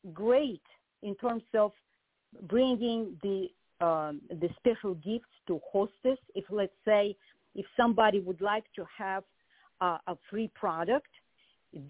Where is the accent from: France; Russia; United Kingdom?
Russia; English is a second language; now in United States; I have a very health-oriented mind because I grew up in Russia.